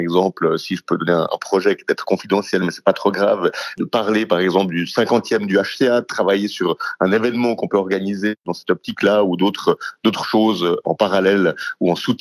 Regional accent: Porrentruy, Jura, Switzerland; qui passent un super moment chez nous à Porrentruy, je trouve que c'est aussi excellent pour l'image du canton

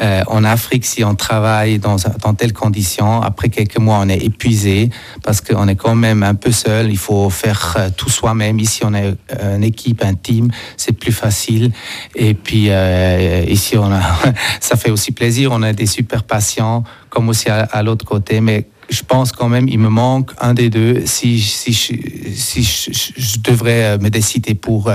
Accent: Ethiopia; de fournir une prothèse qui coûte, chez nous en Éthiopie, 150 francs.

